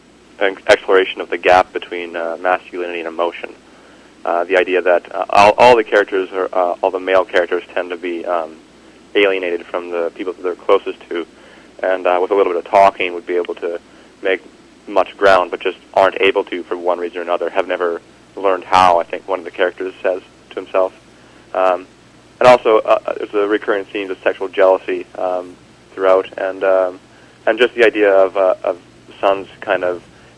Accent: Invermere, British Columbia, Canada; also born or lived in Cranbrook / Fort Nelson; and then I spent 4 years in Fort Nelson, way in the far north, because my dad got transferred there, and then he got transferred back to Invermere, and that's where I spent the majority of my childhood.

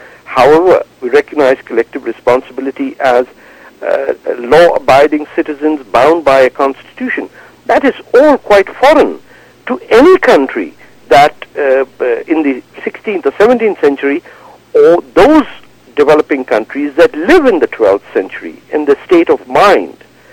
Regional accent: Karachi, Sindh, Pakistan; moved away as an adult; I was born in Karachi.

